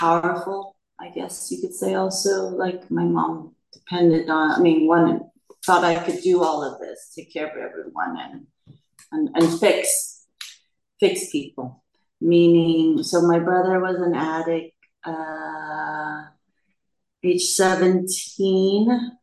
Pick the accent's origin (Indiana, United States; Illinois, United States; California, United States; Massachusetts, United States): California, United States; San Francisco; also born or lived in Vietnam; My mom escaped with her four kids to America. And there I grew up in San Francisco.